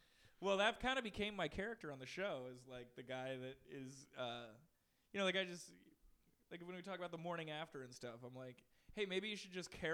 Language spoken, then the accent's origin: English; San Francisco, California, United States; now in New Jersey, United States; Well, I remember when I got to New Jersey from San Francisco, I stopped telling people soon that I was from San Francisco